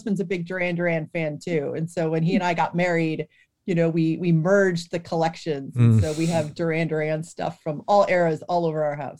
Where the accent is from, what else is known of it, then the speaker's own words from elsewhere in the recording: Cleveland, Ohio, United States; So I grew up in Cleveland and we had a really good alternative rock station.